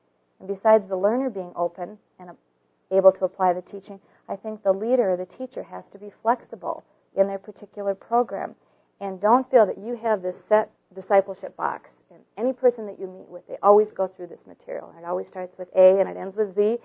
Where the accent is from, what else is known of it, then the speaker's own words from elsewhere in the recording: Minneapolis, Minnesota, United States; Now, as many of you know, since we're both from Minneapolis, the Twins were the world champions.